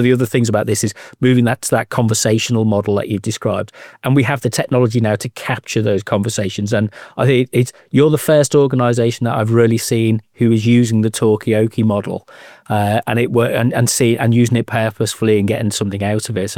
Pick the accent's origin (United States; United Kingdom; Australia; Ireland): United Kingdom; Liverpool, North West England; I'm from Liverpool originally, and at school we learned about the Pendle witches.